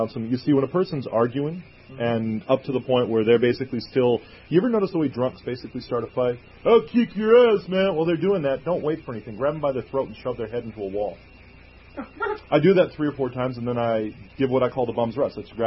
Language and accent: English; New York City, New York, United States; I'm from Brooklyn.